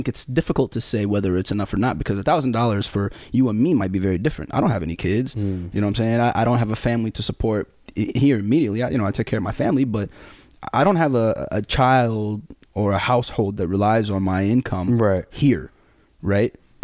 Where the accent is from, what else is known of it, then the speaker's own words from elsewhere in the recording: Sudan; We saw Sudan, my home country, close their borders immediately and turn planes around in midair.